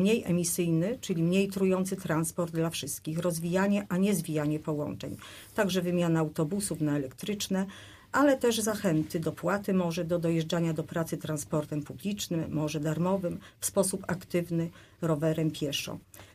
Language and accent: Polish; Zielona Góra, Lubusz Voivodeship, Poland; now in Żary, Poland; Jestem z Zielonej Góry, ale od 35 lat mieszkam w Żarach